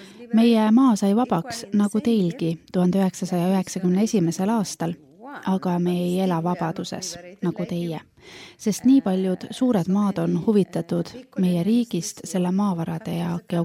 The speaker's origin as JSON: {"language": "Estonian", "country": "Eritrea", "said": "Ma olen pärit Kirde-Aafrika väga väikesest riigist Eritreast, mis asub Punase mere kaldal."}